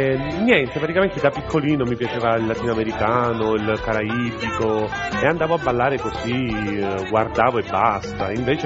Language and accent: Italian; Milan, Lombardy, Italy; io vivo a Milano, Parabiago praticamente. È una frazione di Milano, però comunque Milano, ecco, io sono milanese, ecco.